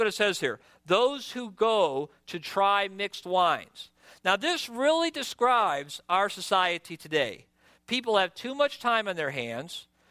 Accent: Michigan, United States; I'm from Michigan, we call it pop

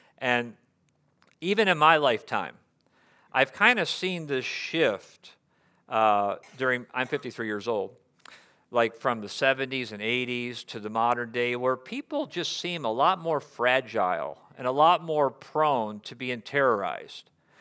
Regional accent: Michigan, United States; I'm from Michigan as well, so when you had bad weather and you had the accumulation of snow, I don't remember it being something that everybody was like this about.

